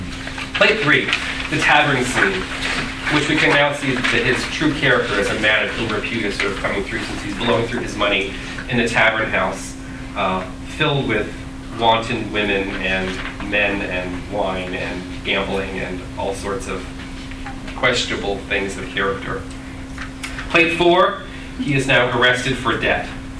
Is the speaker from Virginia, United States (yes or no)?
yes; Virginia, United States; I grew up in Virginia. It was a summer job.